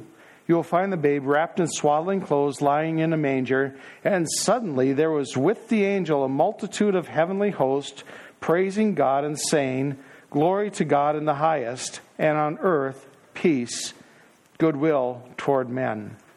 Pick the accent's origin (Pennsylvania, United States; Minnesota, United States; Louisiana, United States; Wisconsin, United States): Minnesota, United States; Minneapolis; Now, I grew up in North Minneapolis, and I didn't know much more about the hog than I did about the farmer.